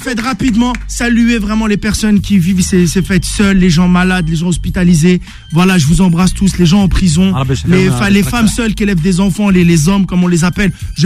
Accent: Morocco; Franchement, en tant que Marocain, je vous le dis

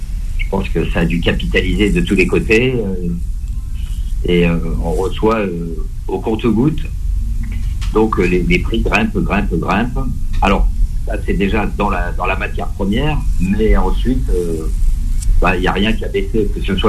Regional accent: Mont-de-Marsan, Nouvelle-Aquitaine, France; J'ai commencé avec mon papa dans les Landes, dans le sud-ouest, puisque nous sommes de Mont-de-Marsan, chef-lieu des Landes.

